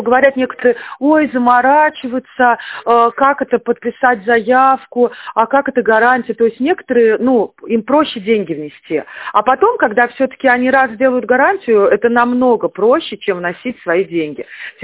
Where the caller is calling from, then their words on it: Tver, Tver Oblast, Russia; Мы из Твери, я говорила, а вы в Рязани находитесь.